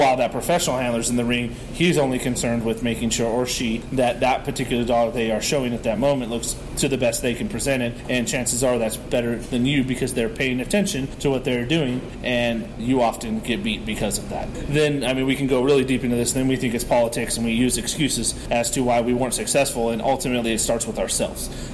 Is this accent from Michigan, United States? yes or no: no; California, United States; Growing up in California, always looked up to California dog handlers.